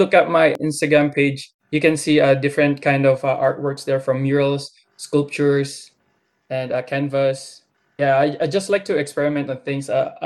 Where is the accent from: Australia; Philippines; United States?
Philippines; for me being a Filipino.